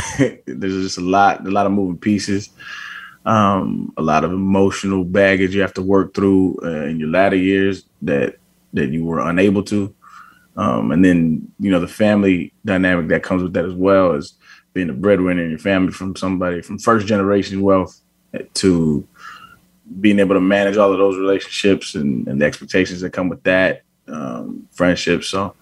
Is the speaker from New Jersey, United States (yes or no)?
no; Albuquerque, New Mexico, United States; born or raised there; also born or lived in San Diego